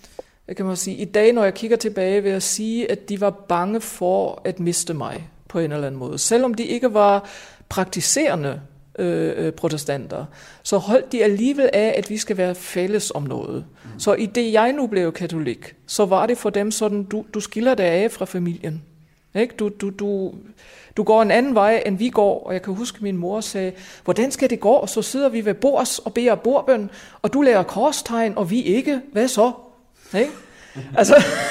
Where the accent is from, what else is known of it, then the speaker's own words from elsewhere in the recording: Germany; moved away; I min hjemby, hvor jeg boede i Tyskland på det tidspunkt, der var to klostre, et mandekloster og et kvindekloster.